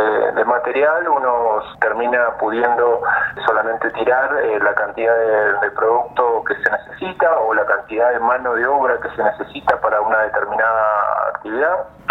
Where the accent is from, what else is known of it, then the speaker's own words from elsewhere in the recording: Trevelin, Chubut, Argentina; nacido y criado en Taiman, Chubut, de padres y abuelos agricultores